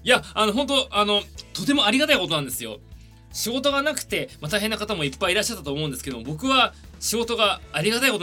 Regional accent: Tokyo, Japan; 今31歳ですね。東京生まれ、東京育ち、はい、もうめちゃくちゃ都会っ子ですね。

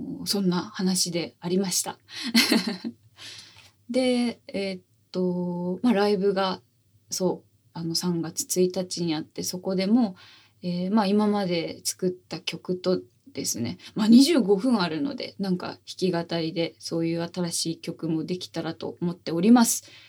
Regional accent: Oita, Japan; 自分は大分県の田舎の出身だけど

